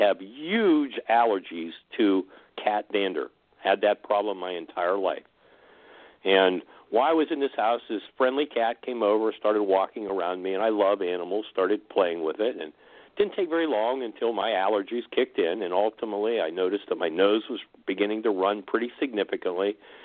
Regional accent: Oil City, Pennsylvania, United States; I'm from Exotic Oil City, Pennsylvania

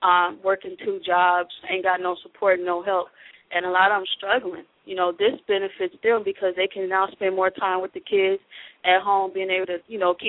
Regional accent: Illinois, United States; now in Arizona, United States; I'm from Illinois. I love sports. Right now I currently play football, professional women's football in Arizona.

